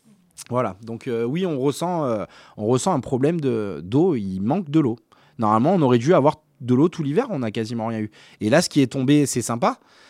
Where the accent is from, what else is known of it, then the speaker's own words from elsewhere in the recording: Provence-Alpes-Côte d'Azur, France; now in Corrèze, France; ça fait 4 ans que je suis en Corrèze, moi. Je viens du Var et nous, on a l'habitude des sécheresses.